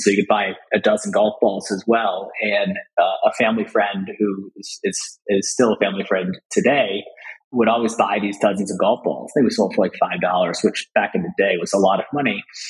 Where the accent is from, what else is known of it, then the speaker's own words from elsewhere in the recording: Connecticut, United States; So Jory and I went to high school together in Connecticut, about an hour or so from New York City. And I grew up in a town, a few towns over from where we went to high school.